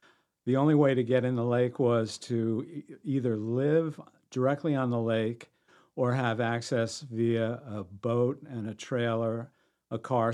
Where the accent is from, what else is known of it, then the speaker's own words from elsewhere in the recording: New Jersey, United States; My wife and I grew up on the Jersey Shore, and the beaches were very, very accessible.